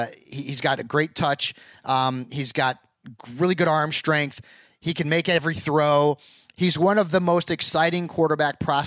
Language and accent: English; Connecticut, United States; I'm from Connecticut, not for nothing. I don't want to go back there.